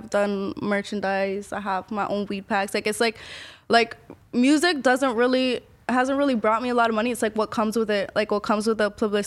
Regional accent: Ecuador; I'm from Ecuador.

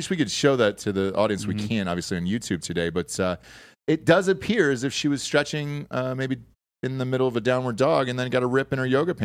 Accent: Georgia, United States; It was a country. Oh, I'm from Georgia. Okay. So.

